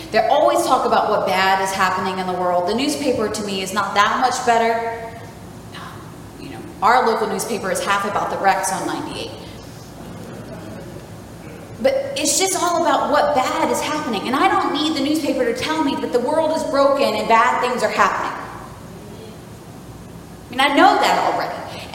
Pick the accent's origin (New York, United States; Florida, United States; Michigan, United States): Florida, United States; Niceville; I'm a local, so I call Fort Walton like this whole geographical location. I'm from Niceville.